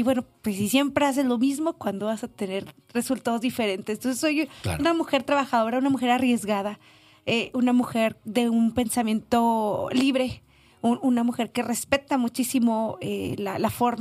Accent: Juárez, Chihuahua, Mexico; born there; No lo estoy negando, pero no, yo soy nacida en Juárez.

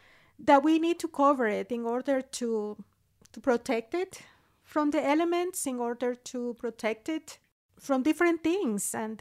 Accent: Nicaragua; Well, I have to tell you that I grew up in Nicaragua, which is a very, very humid and hot climate.

